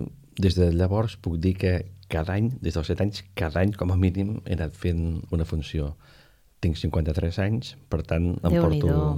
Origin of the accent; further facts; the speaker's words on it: Vilaplana, Catalonia, Spain; Soc de Vilaplana